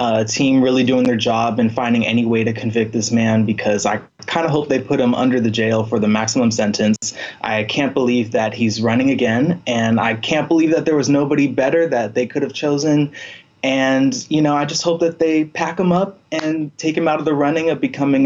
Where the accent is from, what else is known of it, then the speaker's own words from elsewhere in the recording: Oakland, California, United States; I'm from Oakland, California.